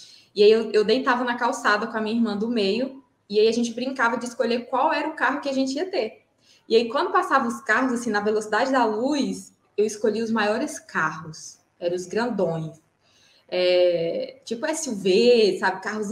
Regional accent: Piauí, Brazil; now in Rio de Janeiro, Brazil; no momento eu moro no Rio de Janeiro, mas eu não sou do Rio, eu sou piauiense.

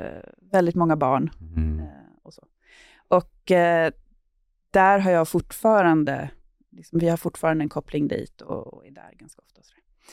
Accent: Stockholm County, Sweden; jag är uppvuxen på landet utanför Stockholm och hade en extremt vad säger man? Alltså det var en bondgård

